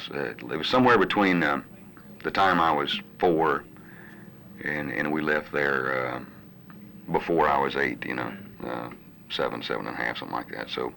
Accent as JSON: {"language": "English", "town": "Vardaman", "region": "Mississippi", "country": "United States", "tie": "born or raised there", "said": "Chickasaw County native. I mean, like I said, I was born in the Vardaman Hospital"}